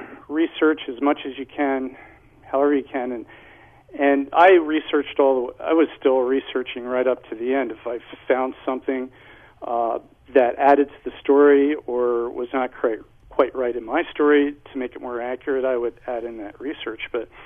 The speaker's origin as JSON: {"language": "English", "region": "Pennsylvania", "country": "United States", "tie": "born or raised there", "moved": "as an adult", "said": "I was born in Pennsylvania. I moved out here in 1976, but I grew up about 3 miles from Valley Forge, and there's just all kinds of history there."}